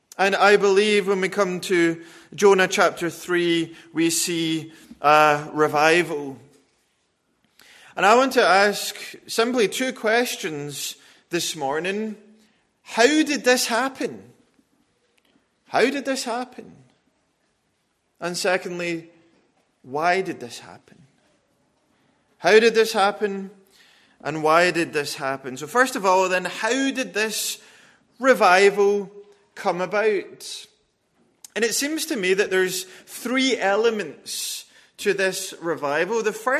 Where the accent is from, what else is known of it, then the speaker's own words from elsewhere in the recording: Wales, United Kingdom; my home country, Wales